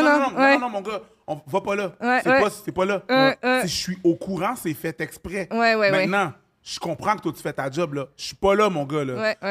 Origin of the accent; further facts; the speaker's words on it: Montreal, Quebec, Canada; moi, je viens de Montréal, les alentours